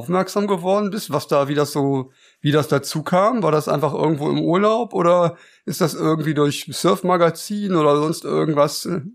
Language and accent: German; Northern Germany, Germany; ich komme ja aus dem Norden